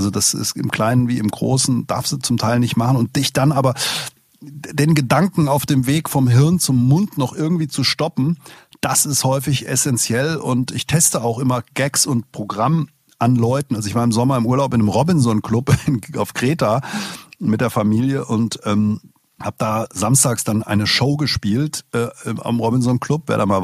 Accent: Offenbach, Hesse, Germany; born there; Aber ich bin selber in Offenbach geboren. Ich darf das.

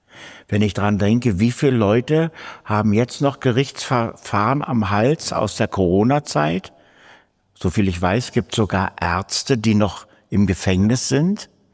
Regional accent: East Germany, Germany; ich bin ja auch im Osten Deutschlands aufgewachsen

